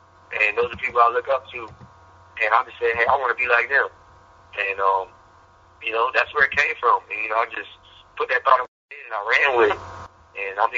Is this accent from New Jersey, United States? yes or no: no; Fort Lauderdale, Florida, United States; we're from Fort Lauderdale, Florida. We can actually do this.